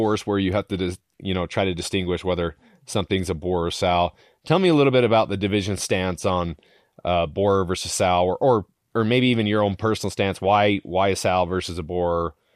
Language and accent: English; Utah, United States; Like growing up in Northern Utah, you didn't really see bears.